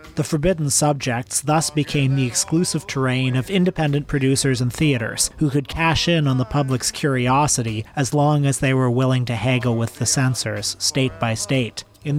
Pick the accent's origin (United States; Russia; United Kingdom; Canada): Canada; I have no opinions on American politics. I'm from Canada.